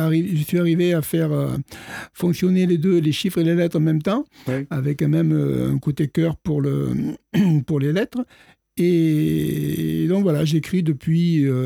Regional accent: Nîmes, Occitanie, France; also born or lived in Calvisson; Je suis originaire de Nîmes et j'habitais Calvisson.

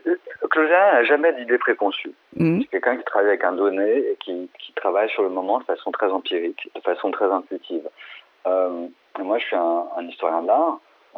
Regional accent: Paris, Île-de-France, France; moi, je suis parisien

